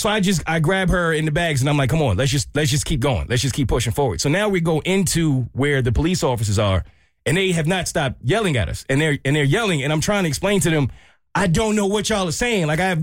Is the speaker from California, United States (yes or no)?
no; New York, United States; now this is me being an American, more specifically a New Yorker, I don't think anything of this.